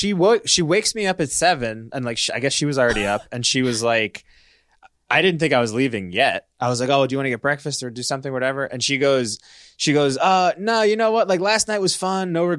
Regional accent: Edison, New Jersey, United States; Because I grew up in Edison, but I lived by the beach, basically.

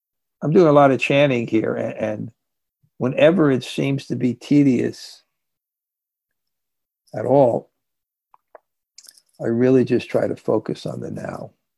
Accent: New York City, New York, United States; Growing up in New York City, my conditioning, he would call an alien. I never went camping.

